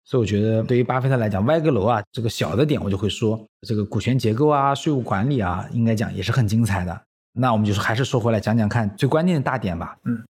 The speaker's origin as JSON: {"language": "Chinese", "country": "China", "said": "今时今日我们中国人觉得说逢年过节送个茅台挺好的"}